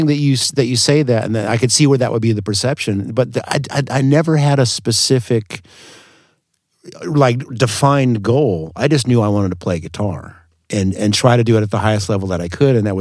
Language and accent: English; Evansville, Indiana, United States; moved away as an adult; And then I was, a Hoosier until, 83 when I went down to school in Miami.